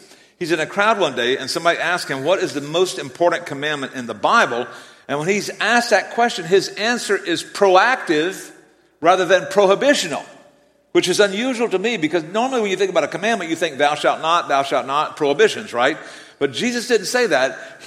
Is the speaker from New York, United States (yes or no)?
no; Georgia, United States; accent: South Georgia; This is not an impediment. This is a South Georgia accent, y'all.